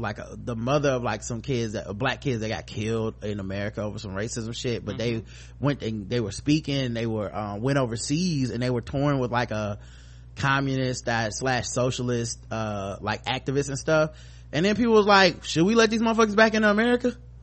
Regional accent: the South, United States; You know, I'm from the South. I need my racism.

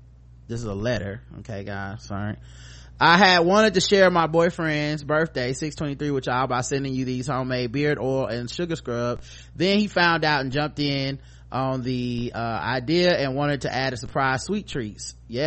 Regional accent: the South, United States; You know, I'm from the South. I need my racism.

